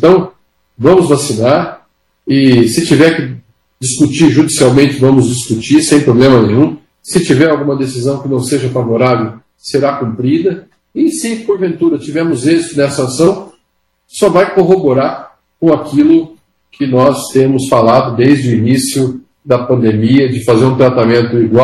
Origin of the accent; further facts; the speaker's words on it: Paraná, Brazil; todos somos paranaenses